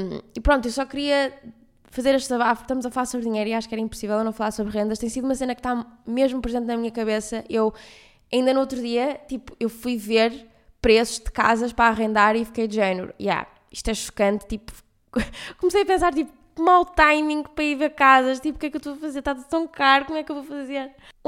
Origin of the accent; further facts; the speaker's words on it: Porto, Portugal; now in Lisbon, Portugal; eu mudei de casa em 2018, eu vim do Porto para Lisboa e estou desde essa altura a pagar uma renda em Lisboa